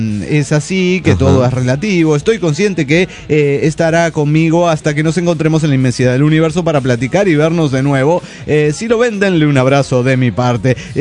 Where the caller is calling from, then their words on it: San Luis Potosí, Mexico; de San Luis Potosí.